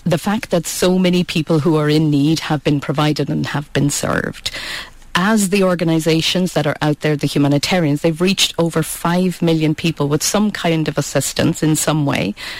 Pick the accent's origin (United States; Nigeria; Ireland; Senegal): Ireland; I come from Ireland.